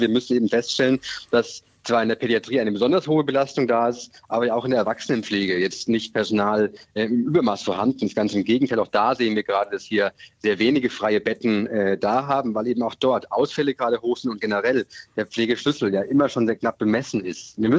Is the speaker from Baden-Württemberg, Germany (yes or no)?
no; Bavaria, Germany; ich komme ja selbst aus Bayern zum Beispiel